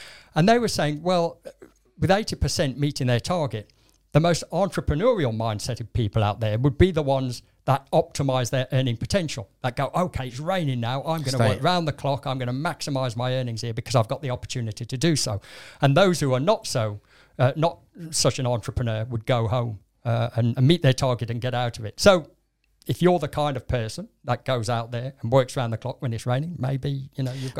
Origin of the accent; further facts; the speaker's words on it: West Midlands, United Kingdom; born there; now in London, United Kingdom; In the Midlands. I was born in the Black Country.